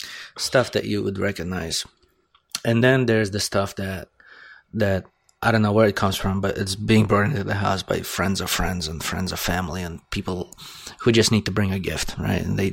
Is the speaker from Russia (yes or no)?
yes; Russia; When I was growing up in Russia, we had like three toys.